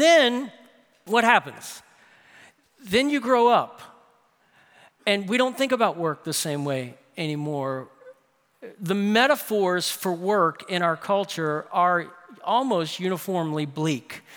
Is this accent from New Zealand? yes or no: no; New Orleans, Louisiana, United States; I would sometimes work summers with Miss Diane doing various work around New Orleans, my hometown.